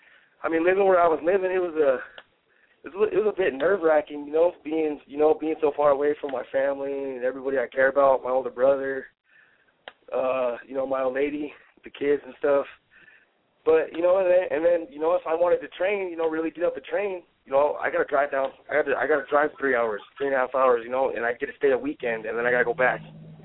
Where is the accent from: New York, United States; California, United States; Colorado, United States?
Colorado, United States; Loveland; I'm actually back in my hometown. I'm up in Loveland.